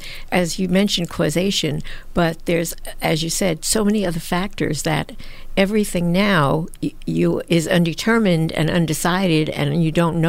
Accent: New York, United States; let's say I'm a Yankee fan, let's say, because I grew up in New York

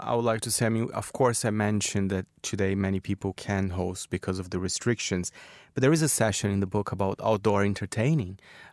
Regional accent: Brazil; moved away; I have to say I'm from Brazil. I was very shocked when I moved here how people eat so early.

